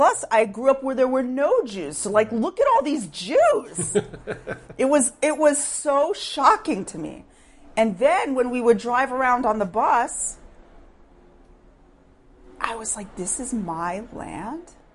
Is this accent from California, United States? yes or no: no; Sherman, Texas, United States; I grew up in Sherman, Texas.